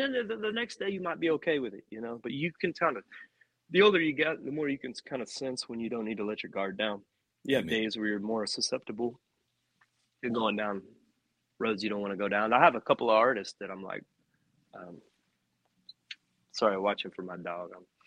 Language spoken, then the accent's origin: English; Perryton, Texas, United States; also born or lived in Nashville; I moved back out to my hometown about 9 months ago, and I was living in Nashville for a decade, but I live in Perryton, Texas. I live down the street from my parents.